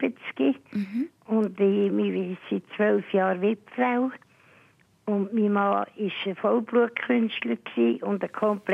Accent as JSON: {"language": "German", "region": "Zurich", "country": "Switzerland", "tie": "born or raised there", "said": "Ich bin in Zürich aufgewachsen."}